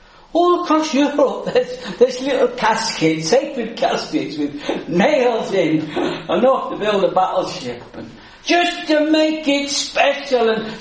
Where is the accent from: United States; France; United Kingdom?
United Kingdom; England; How arrogant of us as English people to think that.